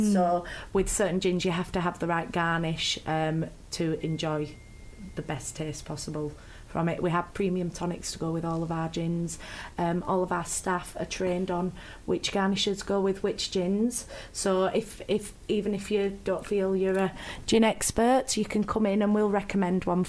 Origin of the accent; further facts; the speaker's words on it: Todmorden, Yorkshire and the Humber, United Kingdom; So I am originally from Todmorden.